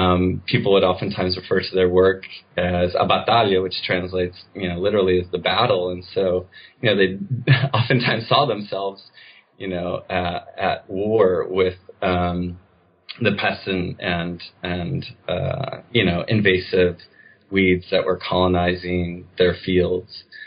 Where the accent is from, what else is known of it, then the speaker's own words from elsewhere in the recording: United States; growing up in the United States and consuming a lot of media or images that talked about Amazonia as being this environment constantly under threat